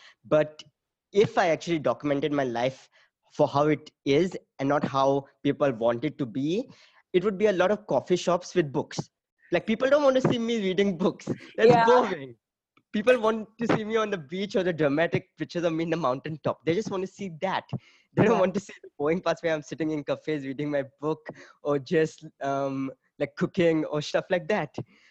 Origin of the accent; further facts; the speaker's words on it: Goa, India; I grew up in Goa, and Goa is very good during certain part of the year